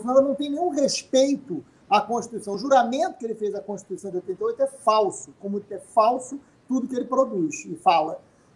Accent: Rio de Janeiro, Brazil; porque somos do Rio de Janeiro, né

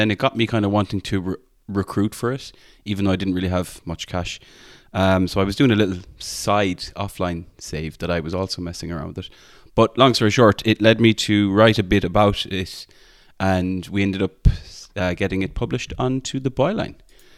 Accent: Ireland; accent: Irish; In my Irish accent

